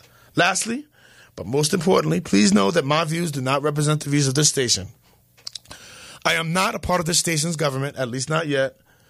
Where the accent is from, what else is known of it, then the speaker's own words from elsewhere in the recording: Harlem, New York, United States; from Harlem. Being from Harlem means that I'm not afraid of you, even if you're the Proud Boys, or even if you have the ability to take me out.